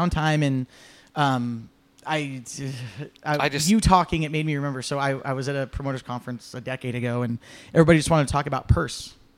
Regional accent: Everett, Washington, United States; also born or lived in Marysville / Lynnwood; The amount of people, I'm from Everett. I'm from Marysville, Linwood, you know

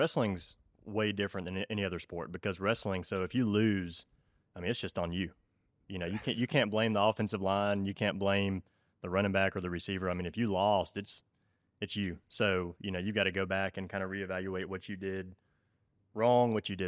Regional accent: Huffman, Texas, United States; Growing up, so I grew up in Huffman. Parents got divorced when I was 5. We moved to an apartment complex in Huffman.

